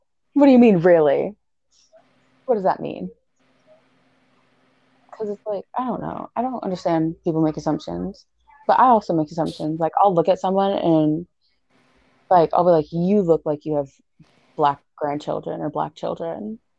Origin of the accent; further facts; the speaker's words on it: Alaska, United States; like I'm from Alaska.